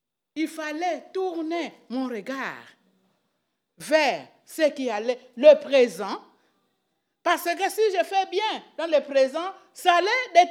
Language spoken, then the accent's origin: French; Madouda, Kongo Central, DR Congo; Et nous sommes du Congo-Kinshasa. Et pour arriver à ce village, il faut passer Boma, il faut passer Tchela pour arriver à Madouda. Nous sommes originaires de Madouda.